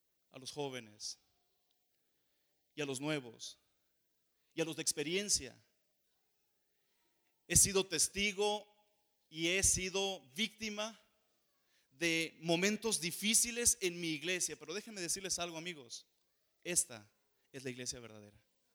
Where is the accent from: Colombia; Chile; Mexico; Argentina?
Mexico; Culiacán, Sinaloa; born there; soy adventista de tercera generación. Nací en Culiacán.